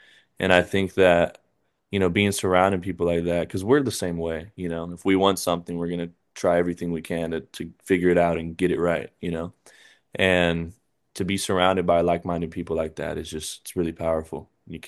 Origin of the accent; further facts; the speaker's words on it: Corpus Christi, Texas, United States; now in San Marcos, United States; we're originally from Corpus Christi. We just recently moved this past year we moved up to San Marcos, which is about 20 minutes south of Austin.